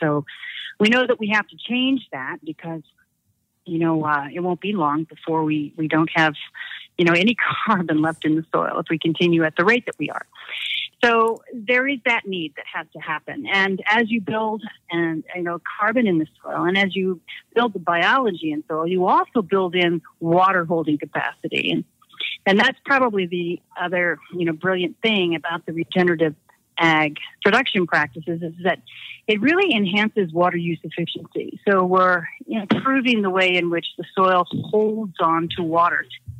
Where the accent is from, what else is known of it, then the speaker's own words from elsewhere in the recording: Illinois, United States; I was born and raised really in Illinois.